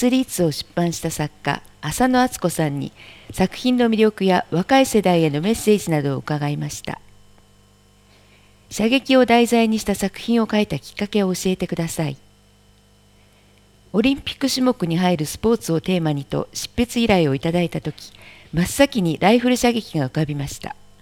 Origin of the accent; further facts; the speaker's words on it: Okayama, Japan; 私は岡山県人でお隣なのに。